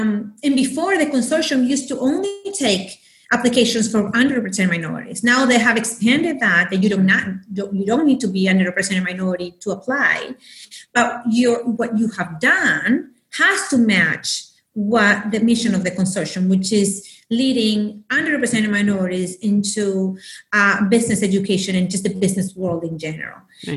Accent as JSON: {"language": "English", "country": "Nicaragua", "tie": "born or raised there", "moved": "as an adult", "lives_now": "United States", "said": "I was born and raised in Nicaragua. So, you know, but I came here for college. So I've been here an hour more, you know, longer than when I was there."}